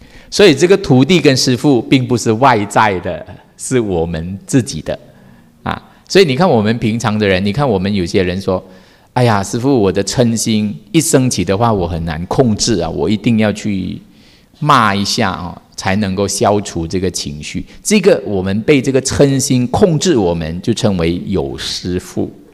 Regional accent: Sabah, Malaysia; 就是我家乡啊，沙巴的家乡。

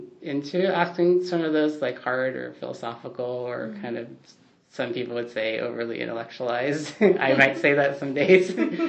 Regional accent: Portland, Oregon, United States; I grew up outside of Portland.

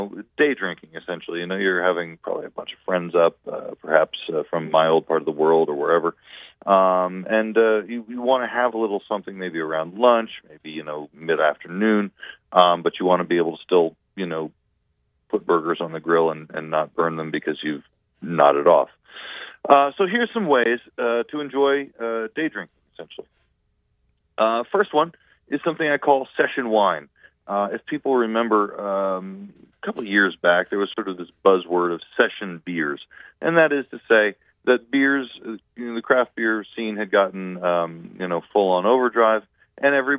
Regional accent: New Jersey, United States; now in Bangor, United States; obviously everybody knows I'm from New Jersey, and I always say I moved north for a reason.

